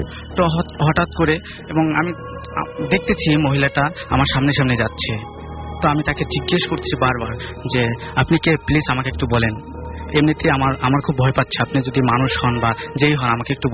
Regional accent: Madaripur, Dhaka Division, Bangladesh; আমার দেশের বাড়ি হচ্ছে মাদারীপুর।

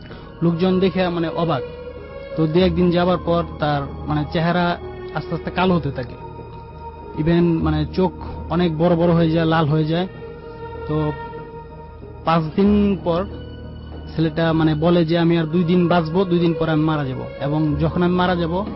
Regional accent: Gazipur, Dhaka Division, Bangladesh; আমি এসেছি গাজীপুর থেকে।

